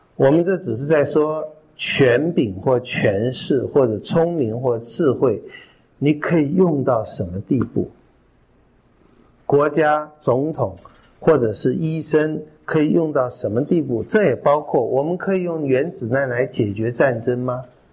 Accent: China; 我们中国人

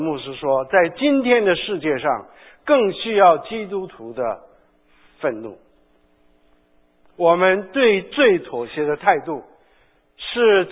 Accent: China; 所以呢，因为我们中国人也说呢，中国也说人有七情六欲，对不对？

